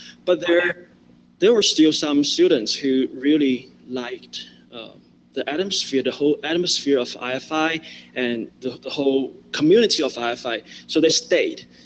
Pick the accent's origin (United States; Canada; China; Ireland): China; English is a second language; I'm from China.